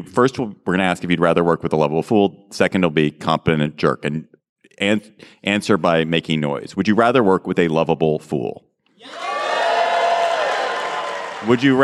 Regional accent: Washington, District of Columbia, United States; I come from Washington, where the only monument is a kava.

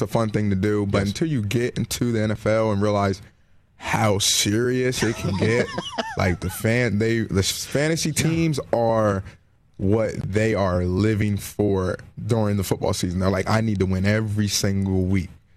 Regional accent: Salem, New Jersey, United States; So I'm from South Jersey, Exit 1, Salem, New Jersey.

